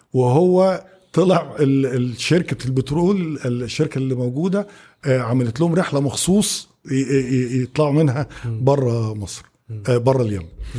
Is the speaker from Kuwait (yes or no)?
yes; Kuwait; moved away as an adult; now in Egypt; انا مولود في الكويت كطالب وقعدت لحد ثانويه عامه, جيت مصر بقى المحطه الثانيه طالب في الجامعه كليه هندسه جامعه القاهره قسم عماره.